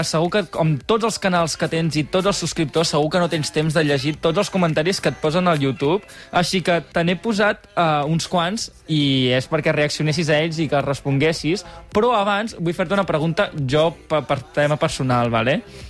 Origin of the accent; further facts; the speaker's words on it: Girona, Catalonia, Spain; Jo també sóc de Girona, per començar.